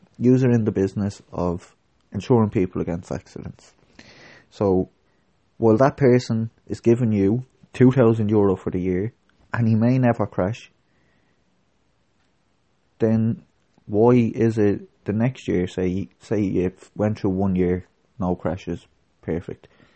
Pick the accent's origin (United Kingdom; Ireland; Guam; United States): Ireland; I'm from Ireland.